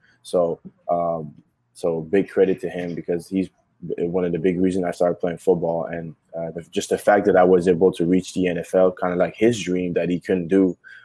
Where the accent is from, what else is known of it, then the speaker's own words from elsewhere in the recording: Canada; growing up in Canada